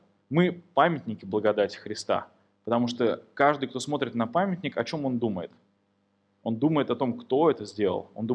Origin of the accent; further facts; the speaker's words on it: Kazan, Tatarstan, Russia; born there; не за то, что я хороший человек, или за то, что я родился в Казани